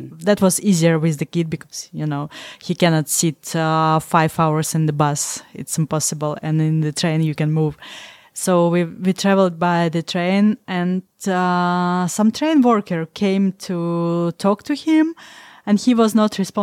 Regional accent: Estonia; I said, oh, we are from Estonia.

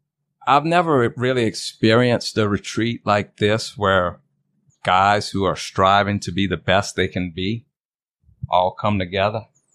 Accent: Donaldsonville, Louisiana, United States; I'm from the dirty south, Donaldsonville, Louisiana, is where I was raised.

